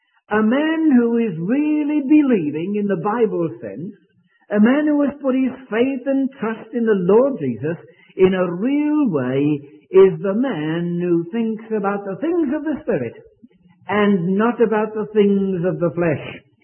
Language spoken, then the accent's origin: English; United Kingdom; Was it Sunday night I mentioned about being British and singing … … Britons never shall be slaves? And I used to sing it with the rest of Britons